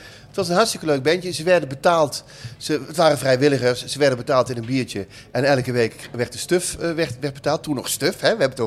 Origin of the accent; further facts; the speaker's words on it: North Brabant, Netherlands; Het is natuurlijk een hele rare sfeer, de jaren 70. Iedereen zong dat toen bij ons in Brabant in ieder geval mee, dat hele lied.